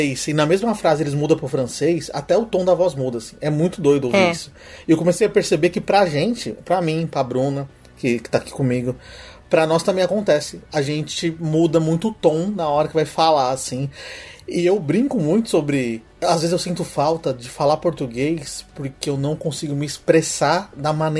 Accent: São Paulo, Brazil; eu sou de São Paulo, tá, gente? Então lá em São Paulo... Eu falo desse jeito, mas em outros lugares do Brasil não é assim que fala.

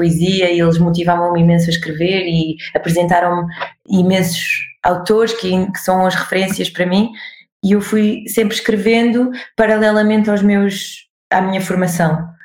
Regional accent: Oeiras, Lisbon, Portugal; Nasci em Lisboa, cresci entre Oeiras e Lisboa, vivi a minha infância em Oeiras e depois cresci entre os dois

